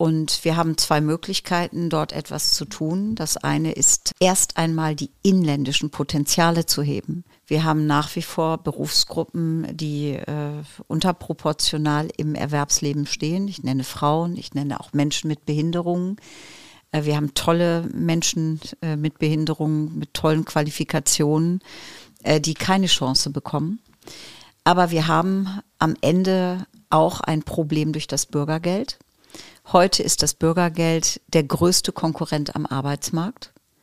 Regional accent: Holtland, Lower Saxony, Germany; Ich komme eigentlich aus Holtland. Jetzt werden alle sagen, dieses Dorf kennen wir. Wahrscheinlich nicht. Das ist im Landkreis Leer. Bin dort aufgewachsen auf einem Hof, bin also ein Bauernkind und lebe jetzt genau 5 Kilometer entfernt.

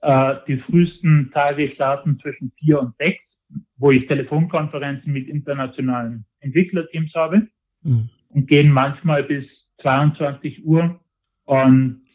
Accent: Tyrol, Austria; wie es bei uns in Tirol oft der Fall ist

